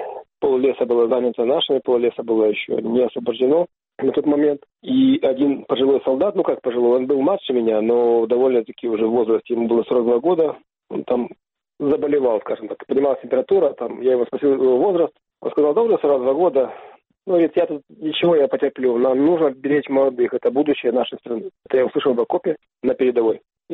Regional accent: Kyiv, Ukraine; Дело в том, что я родился и вырос в Киеве, в Украине

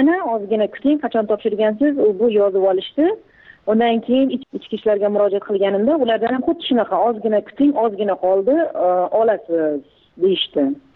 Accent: Kazakhstan; now in Uzbekistan; o'zim tug'ilib o'sgan yurtimga bora olmayman. Borishim uchun ana Qozog'iston Respublikasining posolstvosiga borib viza ochirishim kerak.

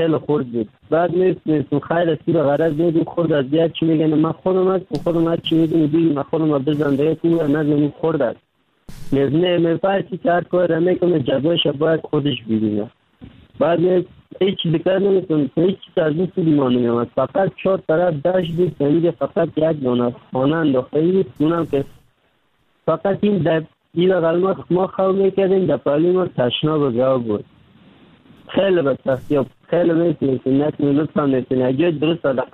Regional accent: Kabul, Afghanistan; now in Turkey; اما از افغانستان آمدم، طرف پاکستان آوردم، آمدم از کابل آمدم

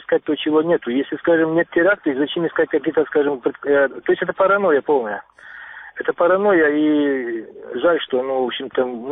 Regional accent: Crimea, Ukraine; Я сам тогда рос в Крыму, мне было 9 лет, когда мы сюда приехали в Крым, 69-е и дальше сюда вот годы.

